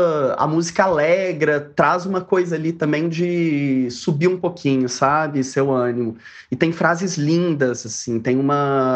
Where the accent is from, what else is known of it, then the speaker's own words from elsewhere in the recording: Belo Horizonte, Minas Gerais, Brazil; Eu sou de Belo Horizonte, BH tem um carnaval maravilhoso, que tem, assim, sido incrível nos últimos anos.